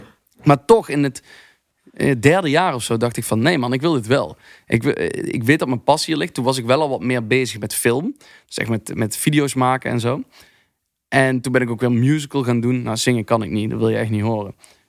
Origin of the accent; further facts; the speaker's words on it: Limburg, Netherlands; ik kom uit Limburg, dus wat fijn is in Limburg... is dat je in ieder huis een carnavalskist...